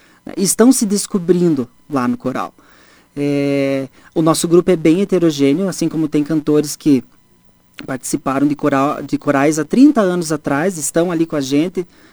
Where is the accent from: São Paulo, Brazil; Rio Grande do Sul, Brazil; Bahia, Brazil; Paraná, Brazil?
Paraná, Brazil; General Carneiro; also born or lived in Clevelândia; Com 2 anos de idade, minha família veio para General Carneiro.